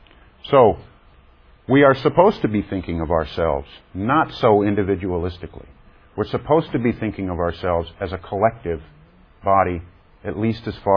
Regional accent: United States; being an American, Western, growing up with more individualistic values

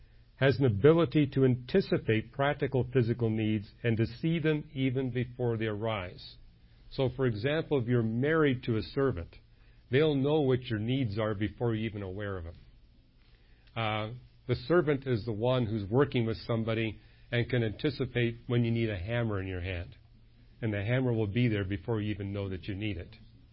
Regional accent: Canada; I come from Canada, so it's amazing going to Canadian public schools

